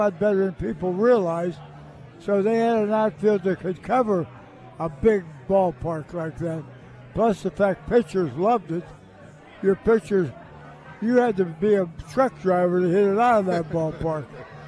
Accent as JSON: {"language": "English", "town": "Pittsburgh", "region": "Pennsylvania", "country": "United States", "tie": "born or raised there", "said": "This has been my hometown, a place I've loved to live all my life."}